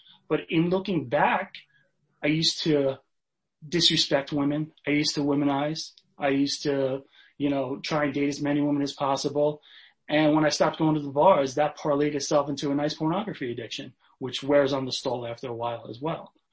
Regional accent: New York, United States; I grew up in Long Island, New York in a middle-class family as the youngest of three.

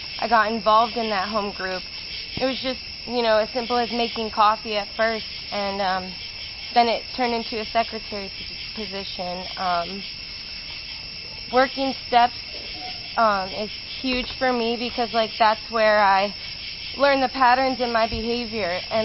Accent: Cleveland, Ohio, United States; moved away as an adult; now in Pennsylvania, United States; You know, I'm from Cleveland. My support group is in the Warren-Youngstown area, and I'm just moved to Pennsylvania.

